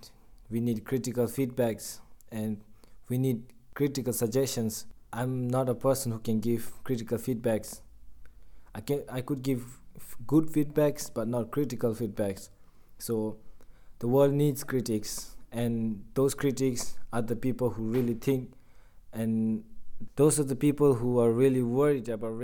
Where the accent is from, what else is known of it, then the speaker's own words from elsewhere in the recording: Bhutan; English is a second language; I'm from Bhutan, and I come from a peaceful country, also a Buddhist country on that.